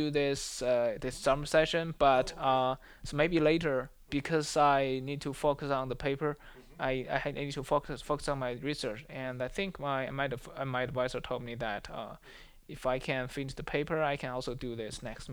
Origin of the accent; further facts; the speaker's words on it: China; English is a second language; because I came from China, and it's totally different.